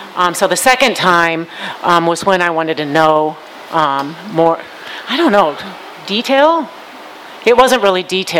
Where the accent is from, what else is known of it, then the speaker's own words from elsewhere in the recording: Spokane, Washington, United States; from Spokane.